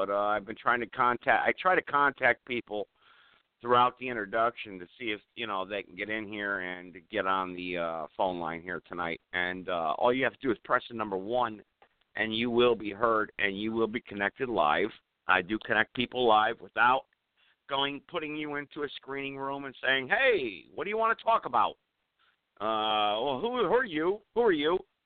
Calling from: Greensboro, North Carolina, United States; broadcasting live at 6:05 p.m. on the East Coast. I'm broadcasting from Greensboro, North Carolina.

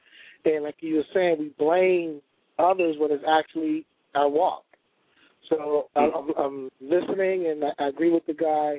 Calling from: Oxnard, California, United States; I'm in Oxnard, California.

